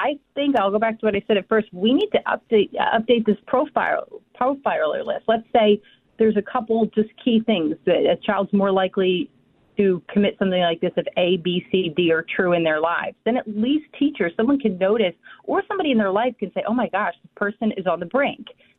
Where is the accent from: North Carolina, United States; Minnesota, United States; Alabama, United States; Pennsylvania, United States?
Pennsylvania, United States; Philadelphia; I'm from the Philadelphia area, as you know